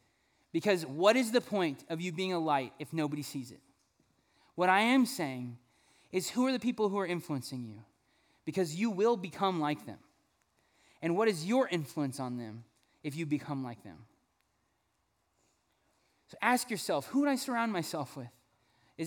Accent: Fresno, California, United States; I'm from Fresno, and there's an ag town, okay?

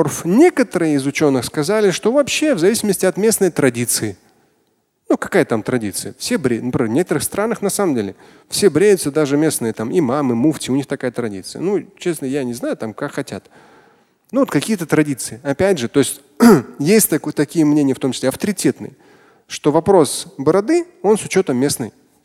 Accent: Russia; Насколько я знаю, я не знаю, я татарин, но у нас лезгинки нету.

